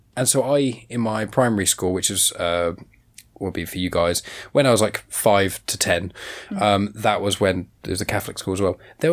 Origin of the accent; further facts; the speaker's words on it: Southampton, South East England, United Kingdom; I'm from Southampton in England, which is right down south.